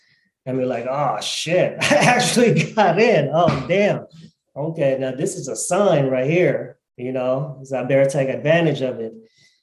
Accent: Seattle, Washington, United States; from Seattle, Washington, Central District. My folks moved to the Central District in the 1930s from the Philippines when the Philippines was a United States territory. Now, I've just been in the CD South End for all my life.

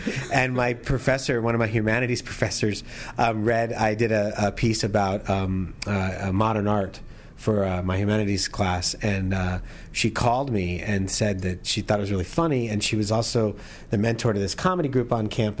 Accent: Tucson, Arizona, United States; moved away as an adult; No, I grew up in Tucson, and I didn't want to have anything to do with winter or snow or nothing.

